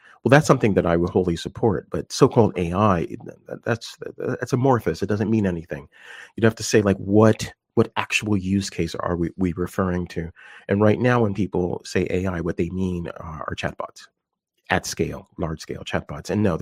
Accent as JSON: {"language": "English", "town": "Philadelphia", "region": "Pennsylvania", "country": "United States", "tie": "born or raised there", "said": "I grew up in Philly. I knew what happened when there was a strike of the sanitation workers"}